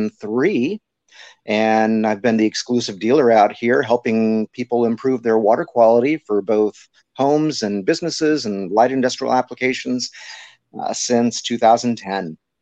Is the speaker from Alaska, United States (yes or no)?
no; Stockton, California, United States; Yeah, I'm actually born and raised in Stockton, went to Stagg High School and went to UC Davis, graduated in 86.